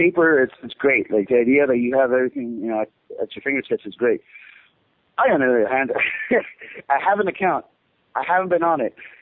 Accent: Los Angeles, California, United States; Obviously, because it's in L.A., you know, like that's my hometown.

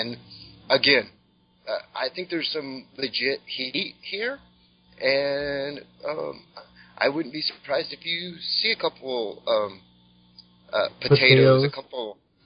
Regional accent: Washington, United States; it's all because I was from Washington State

